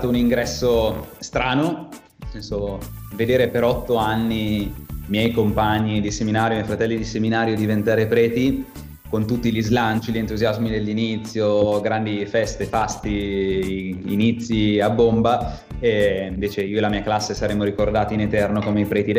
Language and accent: Italian; Civate, Lombardy, Italy; Ho 27 anni, sono classe 1993, sono originario di Civate, un paesino in provincia di Lecco.